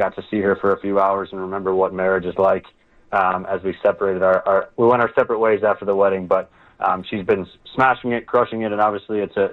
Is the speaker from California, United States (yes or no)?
no; Minnesota, United States; born there; obviously, I'm American and I was born in Minnesota, but then I moved and went to Europe.